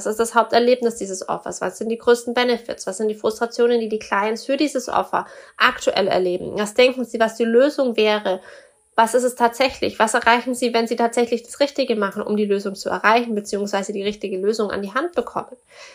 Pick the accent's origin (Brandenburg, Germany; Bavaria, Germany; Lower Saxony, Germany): Bavaria, Germany; Augsburg; ich bin sogar geboren in Augsburg. Also es ist meine Heimatstadt in dem Sinne, auch wenn ich nicht lange in Augsburg direkt gewohnt habe, aber im Umkreis.